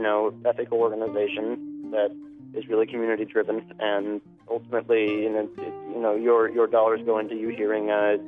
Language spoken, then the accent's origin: English; Amherst, New Hampshire, United States; from Amherst, New Hampshire